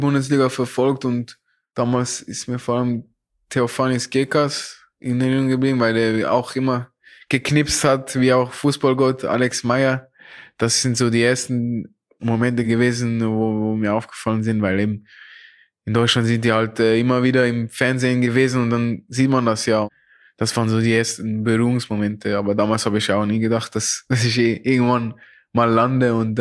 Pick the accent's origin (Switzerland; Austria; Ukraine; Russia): Switzerland